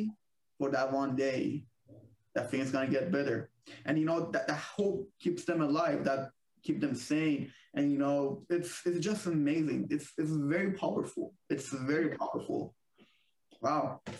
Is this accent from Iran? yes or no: yes; Iran; because I'm from Iran and things are not good back home.